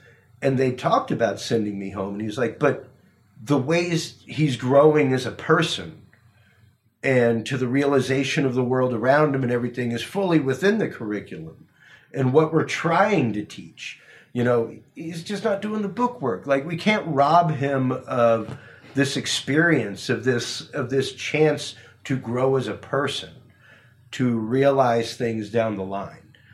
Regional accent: Houston, Texas, United States; I grew up in the west side of Houston.

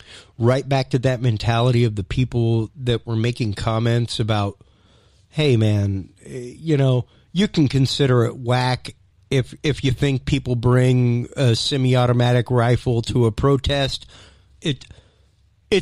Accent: United States; I just, in good conscience as an American, cannot. I can't. We live in America.

